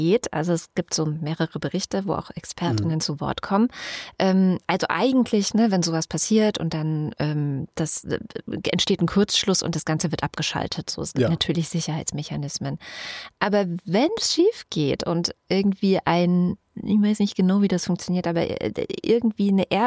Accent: Baden-Württemberg, Germany; Aus Rheinland-Pfalz komme ich nicht. Ich komme aus Baden-Württemberg.

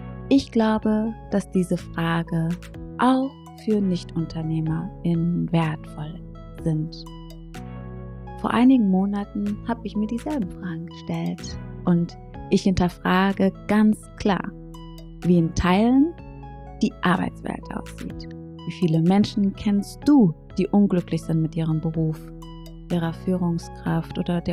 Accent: Eritrea; first language Tigrinya; German is a second language; ist Tigrinya, meine Muttersprache aus Eritrea, und bedeutet Vertrauen.

